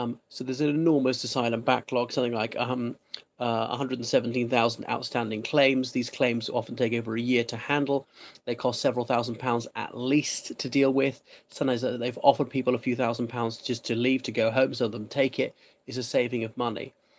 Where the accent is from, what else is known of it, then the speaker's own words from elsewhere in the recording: Ireland; from Ireland.